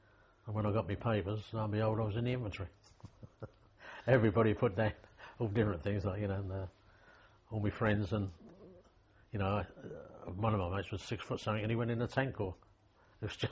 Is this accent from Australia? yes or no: no; London, United Kingdom; born there; London, where I was born in London